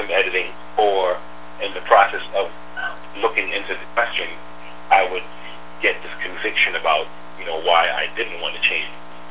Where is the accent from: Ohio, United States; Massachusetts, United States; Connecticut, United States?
Connecticut, United States; And they hired me because I'm from Connecticut, and I think one of the organizers of the program is from Connecticut.